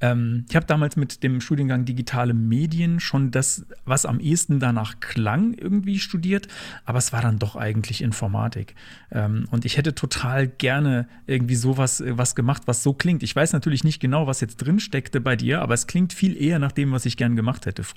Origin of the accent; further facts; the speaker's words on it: Karlsruhe, Baden-Württemberg, Germany; Wir kommen ja aus Karlsruhe.